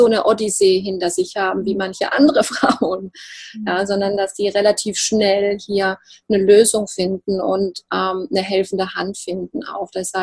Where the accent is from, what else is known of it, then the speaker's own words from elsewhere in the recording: Baden-Württemberg, Germany; accent: Alemannic; Ich komme ja aus dem Alemannischen, aus dem Schwarzwalddorf, deshalb sage mir